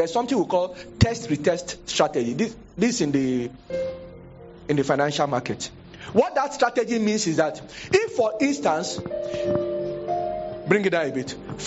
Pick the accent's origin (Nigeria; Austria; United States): Nigeria; I am not your president and I'm not elected. I'm just a Nigerian.